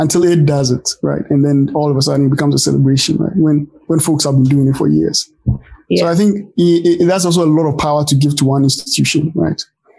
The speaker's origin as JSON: {"language": "English", "country": "Ghana", "tie": "born or raised there", "said": "Growing up in Ghana and going to school"}